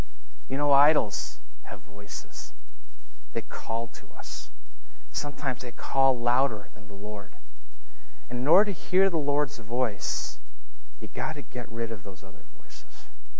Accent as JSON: {"language": "English", "town": "Los Angeles", "region": "California", "country": "United States", "said": "I'm from Los Angeles, so I don't go camping a lot."}